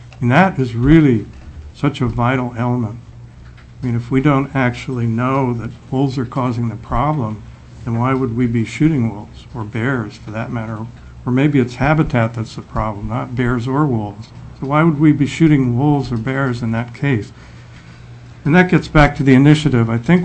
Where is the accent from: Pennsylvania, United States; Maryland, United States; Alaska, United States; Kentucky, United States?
Alaska, United States; Juneau; I'm from Juneau. I'm a 39-year resident.